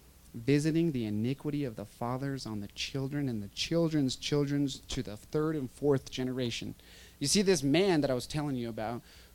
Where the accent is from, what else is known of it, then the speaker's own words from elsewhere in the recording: United States; I was growing up in the United States full of shame.